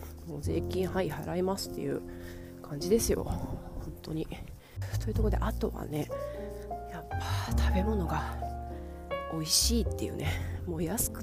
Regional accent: Akashi, Hyogo, Japan; moved away; 私は生まれも育ちも明石なんですけど、まあ、海外に出てねもう17年っていうふうに長いですし

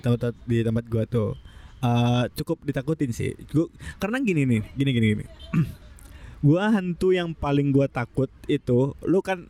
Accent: Padang, West Sumatra, Indonesia; gue waktu kecil tuh kan gue di Padang gitu ya.

